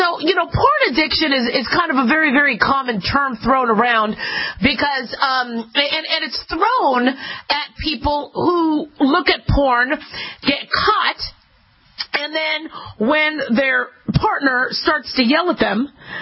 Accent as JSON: {"language": "English", "town": "Los Angeles", "region": "California", "country": "United States", "tie": "born there", "said": "but I'm from California. I was born in L.A., so we need to show California still some love, okay?"}